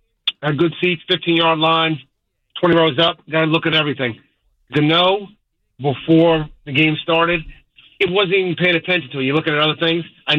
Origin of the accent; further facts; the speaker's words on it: Long Island, New York, United States; and this is only like 30 minutes from my house, and I grew up on Long Island.